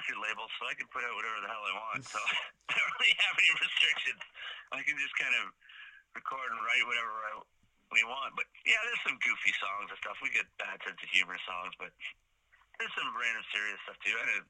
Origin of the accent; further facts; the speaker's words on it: St. Catharines, Ontario, Canada; our friend Mary from we're from St. Catharines, but she's from Niagara Falls, just down the street from us.